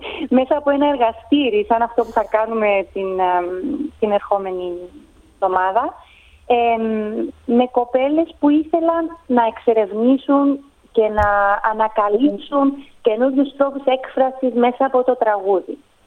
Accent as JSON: {"language": "Greek", "country": "Cyprus", "tie": "born or raised there", "also_born_or_lived": "London, United Kingdom", "said": "Γεννήθηκα και μεγάλωσα στην Κύπρο από μητέρα Ελλαδίτισσα, από την Έδεσσα, και Κύπριο πατέρα. Σπούδασα στο Λονδίνο μουσική, έμεινα εκεί για 8 χρόνια. Και έπειτα επέστρεψα στο νησί"}